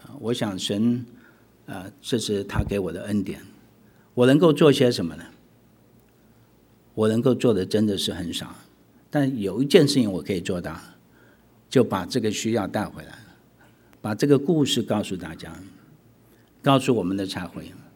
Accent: Canada; 我是从加拿大来的，因为很多人没听过加拿大，我第一次跟人家讲我从加拿大来的

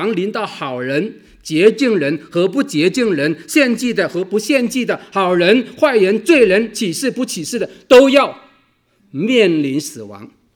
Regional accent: Guangdong, China; 我们广东人呢叫做一讲到死字呢就用广东话叫大吉利是

